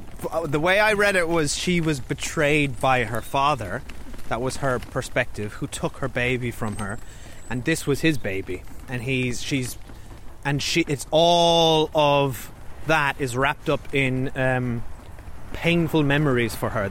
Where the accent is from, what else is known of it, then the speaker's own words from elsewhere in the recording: Ireland; when we were growing up in Ireland in the 80s and 90s, let me tell you.